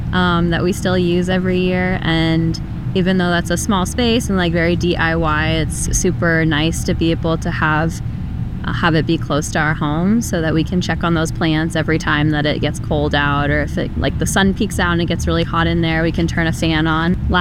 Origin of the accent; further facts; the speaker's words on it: Hood River, Oregon, United States; I grew up in Hood River, which is an agricultural community. So I've always been around farms, farm workers, and agricultural in general.